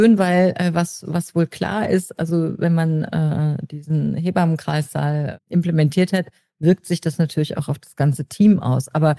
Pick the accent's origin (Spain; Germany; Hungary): Germany; North Rhine-Westphalia; Ich komme ja hier aus NRW